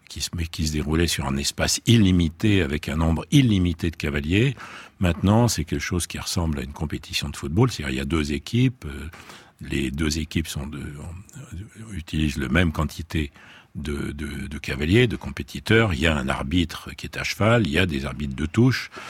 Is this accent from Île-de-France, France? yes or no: yes; Paris, Île-de-France, France; born there; je suis né à Paris. Bien que je sois né il y a très très longtemps